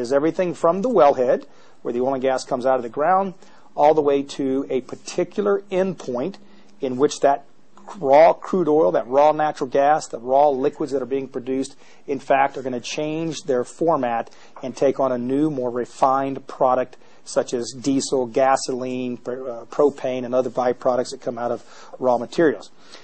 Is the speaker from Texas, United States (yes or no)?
yes; Texas, United States; accent: slow Texas drawl; I am from South Texas. I grew up 6 miles from the Texas-Mexican border. I had three sisters. I did at one point talk with a nice, slow Texas drawl.